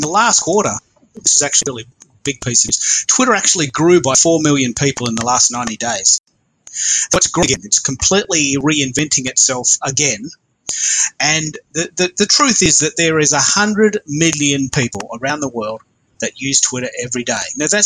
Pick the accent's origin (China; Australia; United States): Australia; I'm an Aussie in Melbourne, Australia.